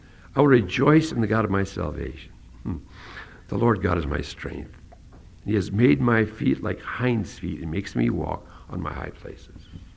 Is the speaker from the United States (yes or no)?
yes; Prinsburg, Minnesota, United States; born there; I was born in Princeburg, Minnesota, far southwest part of Minnesota. Excellent pheasant hunting country.